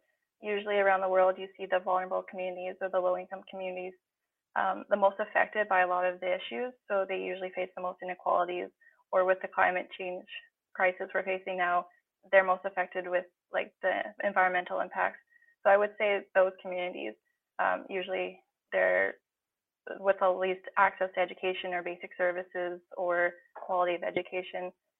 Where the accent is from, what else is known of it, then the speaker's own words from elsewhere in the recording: Alberta, Canada; now in Nanaimo, Canada; I originally am from Alberta, but I've moved to Nanaimo almost 7